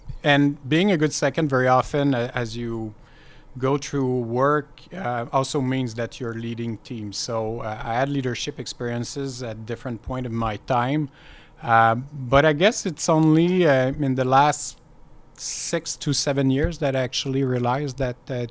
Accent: L'Ancienne-Lorette, Quebec, Canada; also born or lived in Montreal, Canada; Yes, I did grow up in the suburb of Quebec City, a city called L'Ancienne Lorette, for those that are from the area. Basically, grew up there until I left to go to McGill for university.

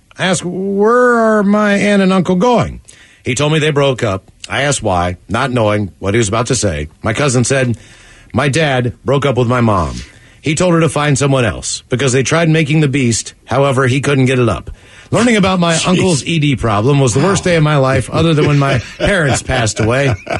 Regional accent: West Virginia, United States; That is my home state.

